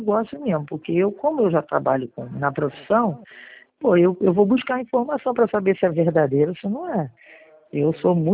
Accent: Rio de Janeiro, Brazil; Eu sou carioca

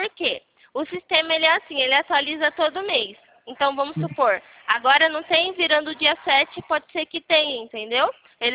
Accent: São Carlos, São Paulo, Brazil; Eu sou daqui de São Carlos.

